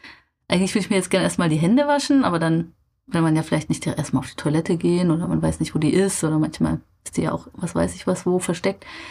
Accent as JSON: {"language": "German", "country": "Germany", "also_born_or_lived": "Japan", "said": "Je länger man natürlich in einem Land wohnt, desto mehr findet man vielleicht auch als Deutscher, über das man sich gerne aufregt."}